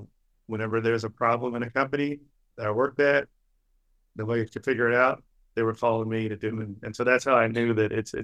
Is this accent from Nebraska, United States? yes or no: no; Philadelphia, Pennsylvania, United States; now in Milwaukee, United States; Yeah, so I'm originally from Philadelphia, live in Milwaukee now.